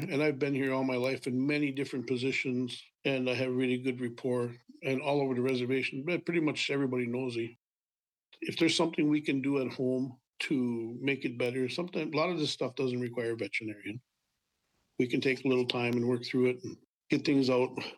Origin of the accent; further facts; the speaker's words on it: Bena, Minnesota, United States; we grew up living in Bena behind a big fish there